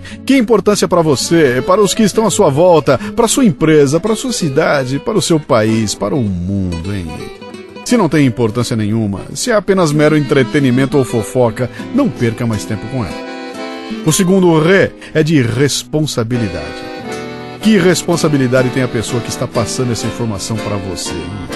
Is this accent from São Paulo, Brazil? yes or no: yes; Bauru, São Paulo, Brazil; eu sou de Bauru e falo porta. E cada vez que aparece um R e eu posso falar re, eu faço questão.